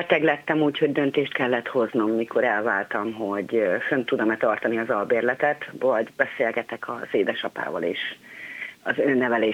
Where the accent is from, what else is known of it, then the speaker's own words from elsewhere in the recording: Szeged, Csongrád-Csanád, Hungary; Hát én Szegeden nőttem fel, 5 vagyunk testvérek.